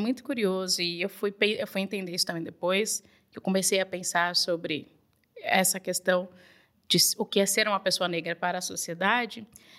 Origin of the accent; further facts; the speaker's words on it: São Paulo, Brazil; meus pais são gaúchos. Eu e meus irmãos somos nascidos e criados em São Paulo, mas nossos pais são gaúchos. Se conheceram em São Paulo, mas são gaúchos.